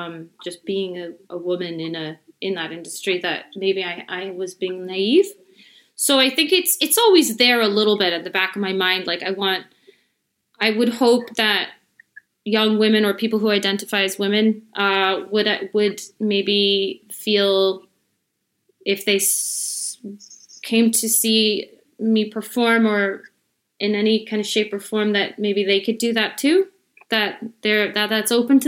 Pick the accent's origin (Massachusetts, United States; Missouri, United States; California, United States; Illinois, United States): Illinois, United States; Chicago; born or raised there; moved away as an adult; also born or lived in London; now in Scotland, United Kingdom